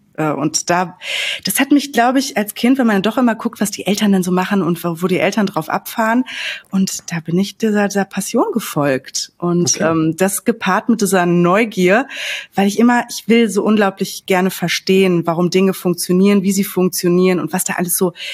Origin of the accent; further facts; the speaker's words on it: North Rhine-Westphalia, Germany; Ich komme ja auch aus der Ecke